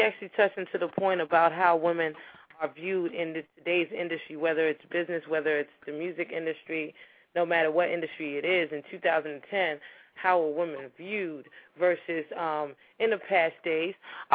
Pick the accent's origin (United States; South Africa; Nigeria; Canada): Nigeria; because I'm, like I said, I'm Nigerian, and the Nollywood, the whole Nigerian films have been taking the world by storm.